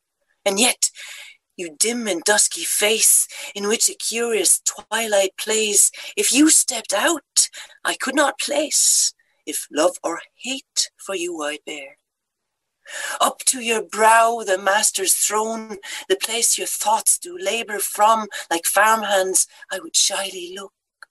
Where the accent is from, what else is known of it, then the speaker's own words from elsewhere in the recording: Münster, North Rhine-Westphalia, Germany; the ultimate poet laureate of my hometown, Münster, Annette von Droste-Hülshoff.